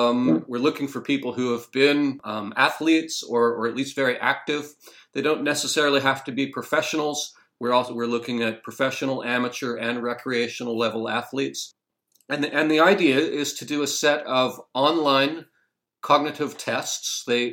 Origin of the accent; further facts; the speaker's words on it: Vancouver, British Columbia, Canada; also born or lived in Denmark; Well, you'll tell from my accent that I'm Canadian. So I grew up in Vancouver, Canada.